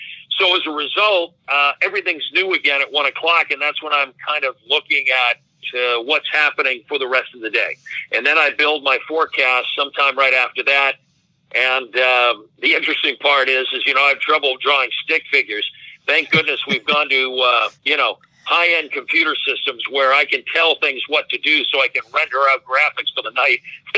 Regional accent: Boston, Massachusetts, United States; I always enjoyed science, and I thought I might be a marine biologist when I grew up in Boston.

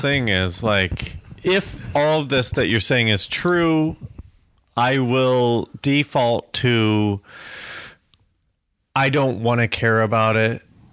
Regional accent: United States; Because I'm an American.

